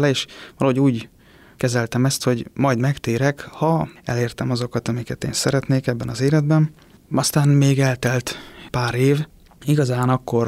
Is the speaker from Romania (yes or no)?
no; Százhalombatta, Pest, Hungary; Szüleim amúgy a határon túlról valók, Kolozsvárról, Szatmárnémetiből. Én ide születtem már Százszalombattára, és tényleg egy ilyen közegbe nőttem föl, hogy mindig ott voltunk a gyülekezetben